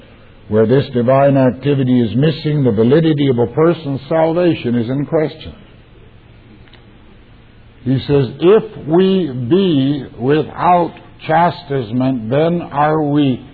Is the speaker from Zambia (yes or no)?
no; Canada; I'm a Canadian.